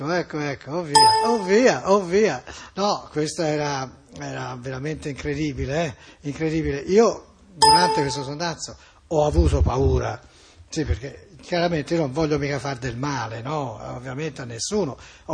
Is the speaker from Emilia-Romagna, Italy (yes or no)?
no; Tuscany, Italy; perché non siamo fiorentini, siamo toscani, abbiamo lo scherzo, la burla ce l'abbiamo dentro